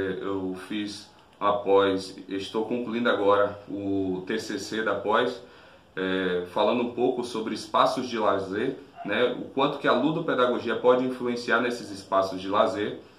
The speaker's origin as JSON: {"language": "Portuguese", "town": "Jaguaquara", "region": "Bahia", "country": "Brazil", "lives_now": "Santo Antônio de Jesus, Brazil", "said": "Eu sou de Jaguaquara, Bahia. Moro hoje no município de Santo Antônio de Jesus, na região do Recôncavo Baiano, aqui, pertinho de Salvador, pertinho do interior, pertinho da Costa do Cacau, da Costa do Dendê, enfim. Estamos na Bahia."}